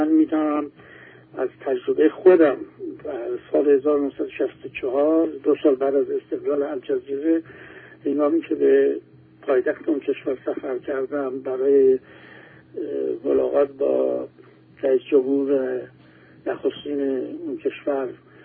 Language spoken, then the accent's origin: Persian; Iran; از لهجه من فهمید من فرانسوی نیستم، قیافه من فهمید من فرانسوی نیستم. منم به آرامی به او گفتم من اهل ایرانم.